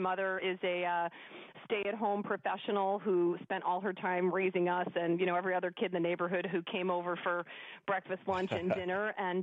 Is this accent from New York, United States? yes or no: no; Ann Arbor, Michigan, United States; I did, actually. Yep, I grew up right here in Ann Arbor. I'm one of four kids